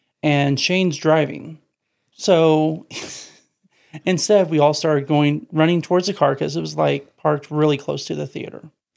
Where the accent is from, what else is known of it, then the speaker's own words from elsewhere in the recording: Muncie, Indiana, United States; I say up there because I'm from Muncie.